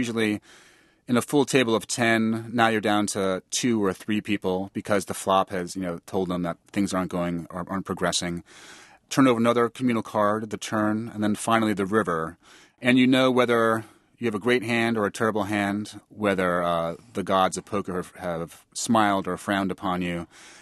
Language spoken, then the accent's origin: English; New York, United States; I'm American, grew up in New York